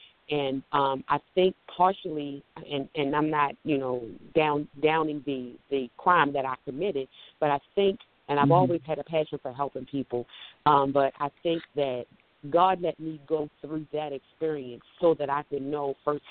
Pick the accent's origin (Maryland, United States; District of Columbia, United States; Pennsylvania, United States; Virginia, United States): Maryland, United States; Baltimore; now in Charlotte, United States; I am from Baltimore. I now reside in Charlotte, North Carolina.